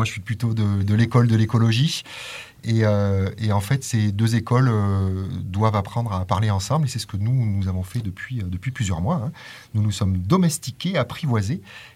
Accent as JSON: {"language": "French", "town": "Crest", "region": "Auvergne-Rhône-Alpes", "country": "France", "tie": "born or raised there", "lives_now": "Die, France", "said": "j'ai 49 ans bientôt, je suis natif de la vallée, alors un petit peu plus en aval, je suis natif de Cré. Et je me suis installé à Die il y a une bonne quinzaine d'années. C'est un vrai choix que d'être revenu dans la région."}